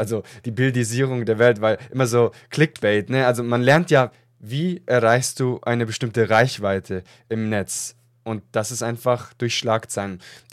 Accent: Italy; now in Germany; Ich bin ja auch ursprünglich aus Italien.

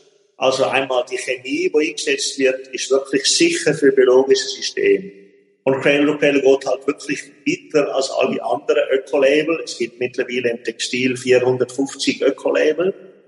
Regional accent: Switzerland; wo wir alle als Kind, als Schweizer Kind, quasi einfach ja, im Kopf haben

